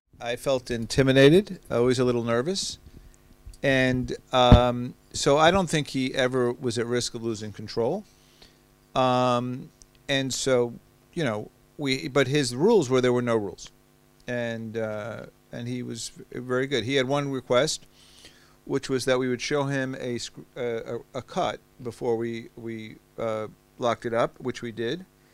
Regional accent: New York, United States; I'm a New Yorker. You know, New Yorkers feel about New York the way Parisians feel about Paris.

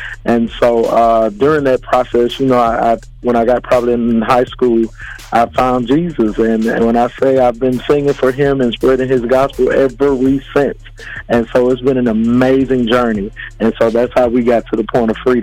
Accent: Prichard, Alabama, United States; I am calling from Mobile, Alabama, but I'm definitely from this little town called Pritchard

